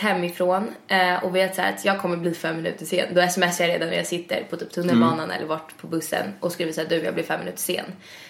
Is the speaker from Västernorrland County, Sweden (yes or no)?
no; Stockholm, Stockholm County, Sweden; men jag är uppväxt i Midsommarkransen fram tills jag var typ 8. Och så flyttade vi till Årstadal som ligger vid Liljeholmen.